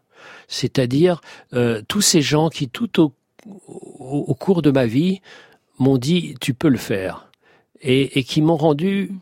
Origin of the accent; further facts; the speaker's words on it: Mali; Ah non, mais moi, je suis malien. Je suis malien.